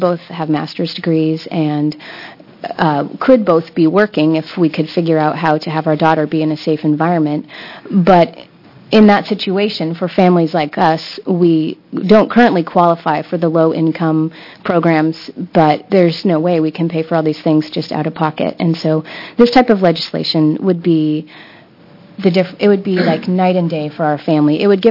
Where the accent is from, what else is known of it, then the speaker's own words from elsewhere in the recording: Portland, Oregon, United States; also born or lived in Alaska; I grew up in Portland, but we've been living in Alaska for about 11 years. After her diagnosis, we moved to Portland to be near my family.